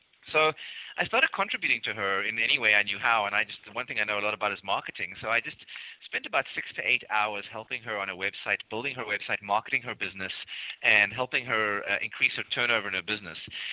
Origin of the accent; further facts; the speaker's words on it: South Africa; I would be honored to, because I'm originally South African.